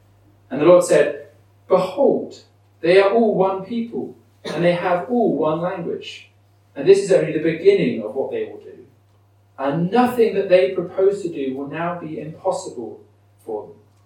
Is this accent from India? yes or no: no; England, United Kingdom; accent: English; Even in Scotland, my English accent wasn't too much of an issue.